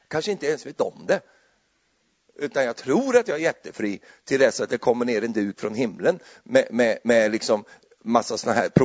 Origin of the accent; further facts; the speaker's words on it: Finnerödja, Örebro County, Sweden; Finnerödja heter platsen. Där jag växte upp. Finnerödja.